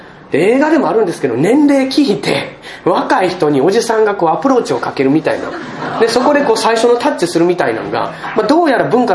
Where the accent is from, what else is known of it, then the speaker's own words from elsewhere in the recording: Osaka, Japan; 大阪人やからやっぱこの話は笑いにしたいんですね。